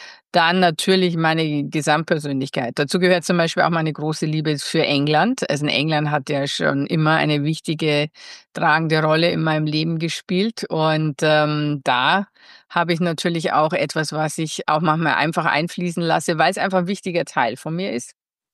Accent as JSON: {"language": "German", "town": "Passau", "region": "Bavaria", "country": "Germany", "tie": "born or raised there", "said": "bei der Passauer Presse, wo ich aufgewachsen bin und wo ich mein Handwerk dann gelernt habe."}